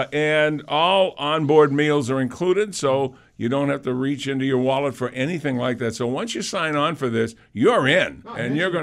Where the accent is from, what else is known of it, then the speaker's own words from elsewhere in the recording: England, United Kingdom; See, we're English. We just say Joan of Arc.